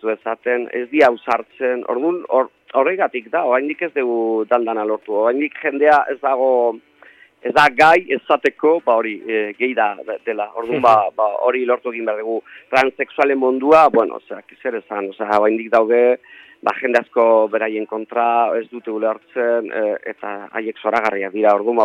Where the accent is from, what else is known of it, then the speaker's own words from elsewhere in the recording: Llodio, Basque Country, Spain; Basque is a second language; Euskaldun berria naiz, laudiokoa